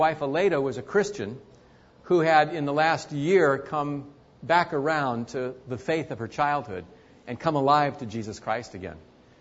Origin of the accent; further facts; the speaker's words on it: San Jose, California, United States; I'm from San Jose. Yeah. My mom and dad were married out here after World War II. My dad's family came from Belarus.